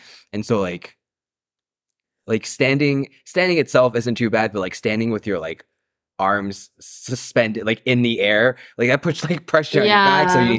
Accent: East Coast, United States; I grew up on the East Coast.

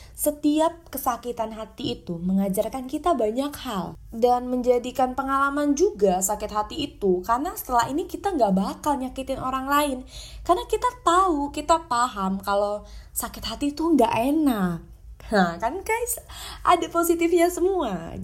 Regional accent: Palembang, South Sumatra, Indonesia; Aku lahir di Palembang, besar di Palembang, dan sekarang aku lagi di Palembang. Aku kelahiran tahun 2000

